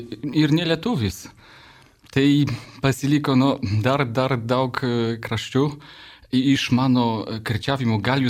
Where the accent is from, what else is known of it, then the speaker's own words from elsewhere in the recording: Białystok, Podlaskie Voivodeship, Poland; Lithuanian is a second language; Tai aš esu iš Lenkijos, iš tiesų, iš Bialystoko.